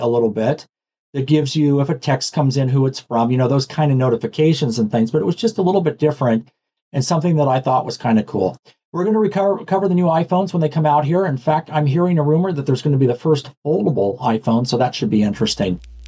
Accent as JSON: {"language": "English", "region": "Nevada", "country": "United States", "tie": "born or raised there", "said": "I guess growing up in Nevada, though, it's, you know, gambling like anything else."}